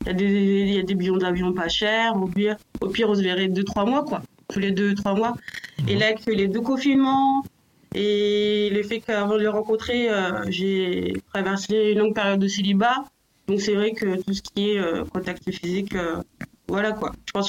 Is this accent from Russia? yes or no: no; Lille, Hauts-de-France, France; Enfin, tu sais, moi je suis du Nord. À Lille.